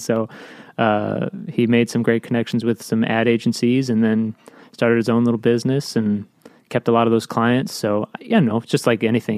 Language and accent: English; Chicago, Illinois, United States; But I grew up in Chicago, and my father is a orchestral composer.